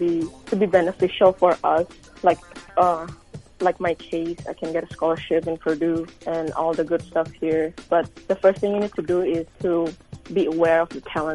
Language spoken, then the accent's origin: Indonesian; Bali, Indonesia; now in United States; Ya di Bali, saya dari Bali soalnya.